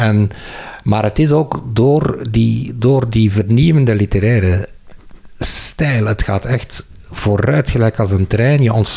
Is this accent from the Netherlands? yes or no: no; Aalst, East Flanders, Belgium; Het speelt zich af in mijn geboortestad. Dus ik ben ook van Aalst.